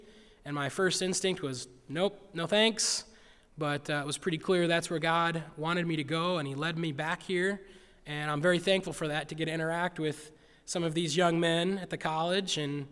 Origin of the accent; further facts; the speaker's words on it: Williamsburg, United States; I'm from Williamsburg.